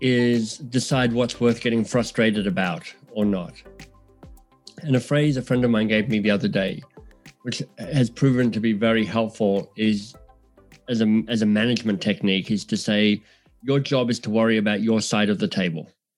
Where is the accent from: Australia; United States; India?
Australia; accent: Australian; now in Canada; You know, my Australian accent in Canada gets, or my Australian sense of humor gets confusing for people.